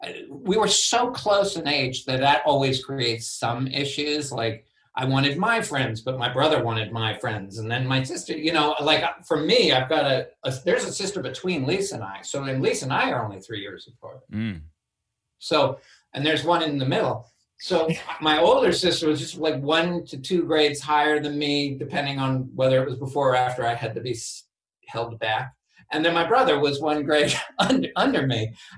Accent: Bedford, New York, United States; also born or lived in Greenwich, United States; And I was born in New York City, but then right after I was born, the family moved to Greenwich, Connecticut, and then just over the border to Bedford, New York. And that's where we grew up until we all went off to school.

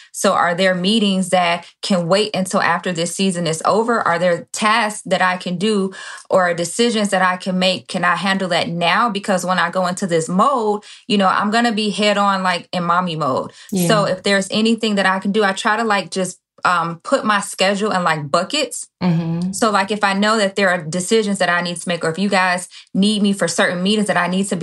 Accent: Chicago, Illinois, United States; now in Indiana, United States; I'm from Chicago, born and raised in Chicago, wow. But we moved out to Indiana.

